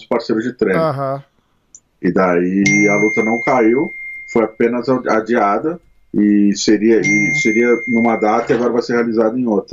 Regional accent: São Paulo, Brazil; Sou de São Paulo.

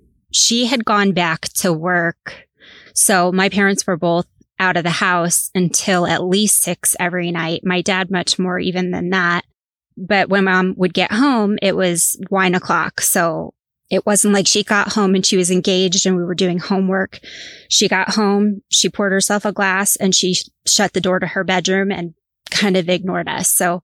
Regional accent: Northeast, United States; A lot of years, we would all of us drive to Florida, which I grew up on the Northeast coast. So we're talking a 20-plus-hour drive.

